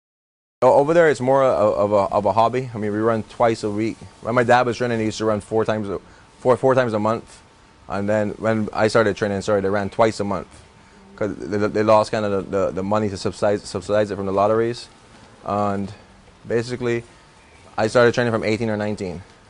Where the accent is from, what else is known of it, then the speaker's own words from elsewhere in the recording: Barbados; I grew up in Barbados. We had a farm where we keep all our horses